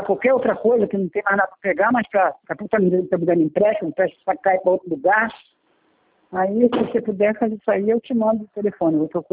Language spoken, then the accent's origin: Portuguese; Valença, Brazil